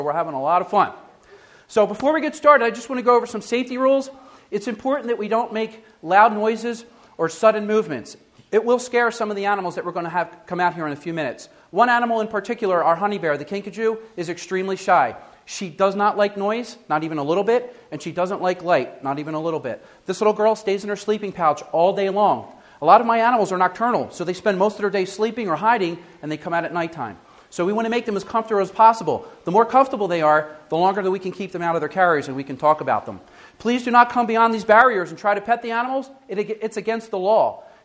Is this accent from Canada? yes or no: no; Pennsylvania, United States; I moved back here to Pennsylvania because, believe it or not, I was homesick. I missed my hometown.